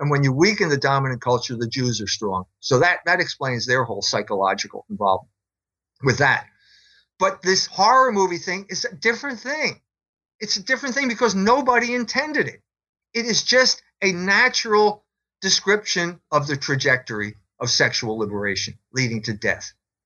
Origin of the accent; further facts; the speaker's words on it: Philadelphia, Pennsylvania, United States; I grew up in Philadelphia in the 1950s and 60s.